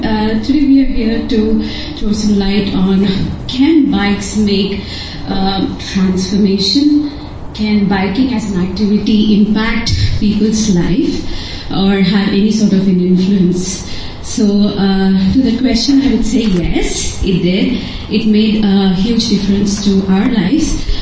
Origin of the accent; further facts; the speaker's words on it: India; moved away as an adult; So I am from India, and I was practicing lawyer, and I went to the US to pursue master's